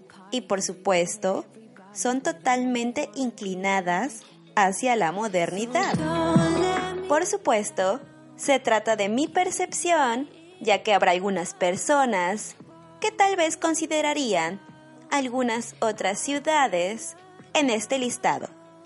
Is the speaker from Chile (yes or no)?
no; Mexico; now in Germany; una mexicana viviendo en Alemania